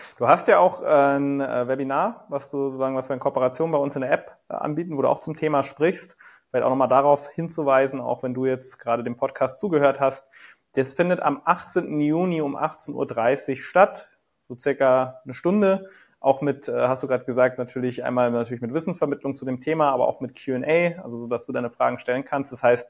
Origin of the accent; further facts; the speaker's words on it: Bad Tölz, Bavaria, Germany; Die war dann in der Nähe, wo ich aufgewachsen bin, in der Nähe von Bad Tölz.